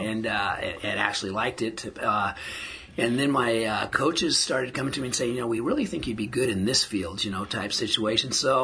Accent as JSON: {"language": "English", "region": "California", "country": "United States", "said": "I'm from the Central Valley, so football and wrestling are the two sports there, and I did them both."}